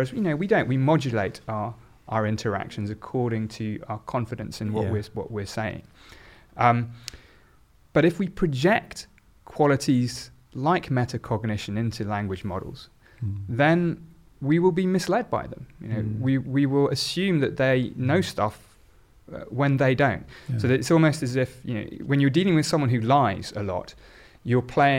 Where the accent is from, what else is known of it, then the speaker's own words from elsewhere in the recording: Oxford, South East England, United Kingdom; born there; instead of saying I was born in Oxford, which would have been true